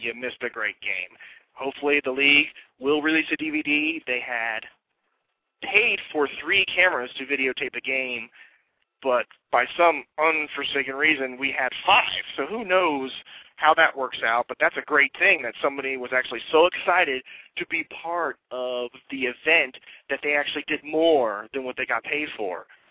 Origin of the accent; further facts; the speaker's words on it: East Coast, United States; I'm from the East Coast, and I know football's bigger over there.